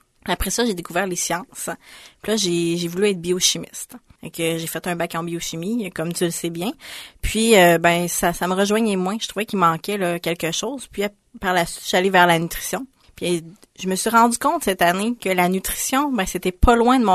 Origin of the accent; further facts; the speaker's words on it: Quebec, Canada; moi je viens de la Gaspésie